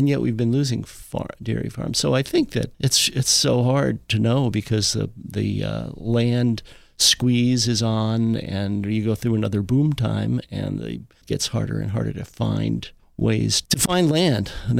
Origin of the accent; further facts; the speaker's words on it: Long Island, New York, United States; You know, I grew up on Long Island, of all places, where I remember when I was a little kid, we actually had farms nearby.